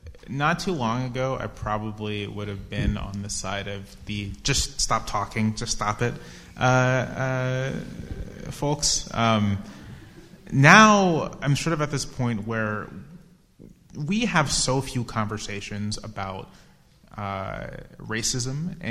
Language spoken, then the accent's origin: English; the South, United States; I tend to write about what I know, and I'm from the South, and sort of what I know is the South.